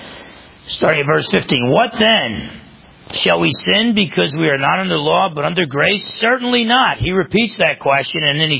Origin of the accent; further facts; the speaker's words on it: New Jersey, United States; I grew up in New Jersey, half Italian.